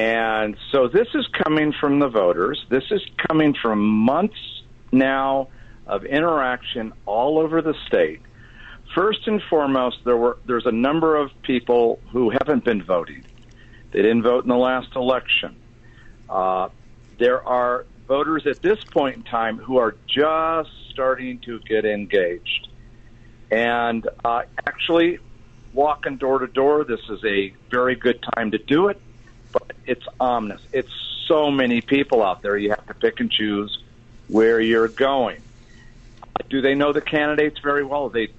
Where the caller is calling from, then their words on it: Gardnerville Ranchos, Nevada, United States; Well, Kevin, I'm in the Gardnerville Ranchos area.